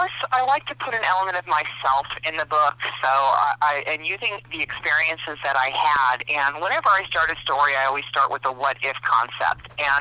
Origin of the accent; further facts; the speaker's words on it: Catalina Island, California, United States; also born or lived in Long Beach; now in Reno, United States; I was born in Southern California in Long Beach, but I grew up on Catalina Island and all the way through high school and then college years.